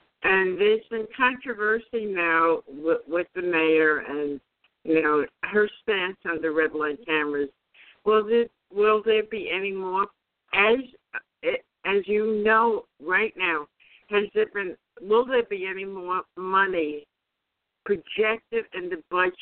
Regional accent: New York, United States; now in Albany, United States; I grew up on Long Island, and I moved up to the Capital District in 1981.

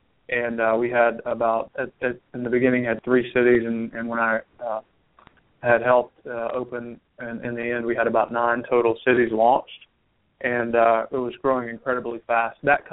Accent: Nashville, Tennessee, United States; Well, I'm from Nashville, Tennessee, and I graduated from Vanderbilt University here in Nashville, Tennessee.

